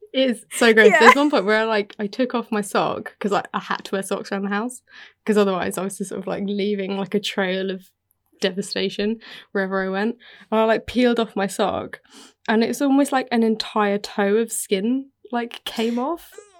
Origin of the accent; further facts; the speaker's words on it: United Kingdom; and I'm British.